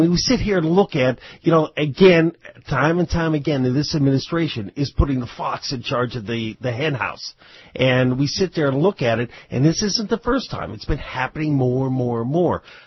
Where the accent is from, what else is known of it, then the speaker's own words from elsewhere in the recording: Pennsylvania, United States; I'm from Mercer County, Pennsylvania, that Mercer County up there, and we have Reznor heaters.